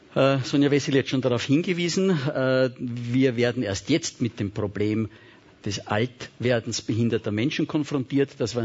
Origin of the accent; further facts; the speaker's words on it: Kagran, Vienna, Austria; Und ich selber bin aufgewachsen in Kagran. Ich bin ein 46er Jahrgang